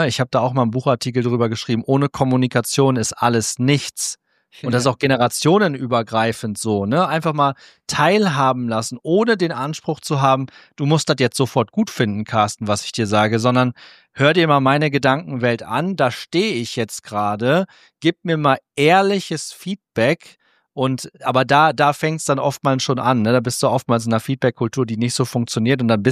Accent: Cloppenburg, Lower Saxony, Germany; Ich bin ja in Kloppenburg groß geworden, also niedersächsische Kleinstadt, da lebe ich jetzt schon seit 15 Jahren nicht mehr

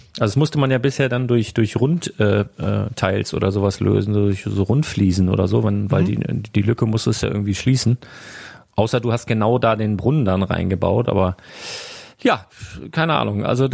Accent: Northern Germany, Germany; ich bin Küstenkind hier, ne? Ich bin Norddeutscher

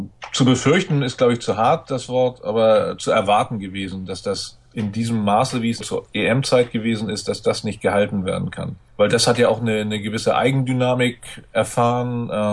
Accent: Hamburg, Germany; now in Schleswig-Holstein, Germany; ich habe gerade als Hamburger bin ich nun auch betroffen gewesen, oder als Rand-Hamburger, da ich in Schleswig-Holstein lebe, aber mein Herz immer noch nach Hamburg gehört

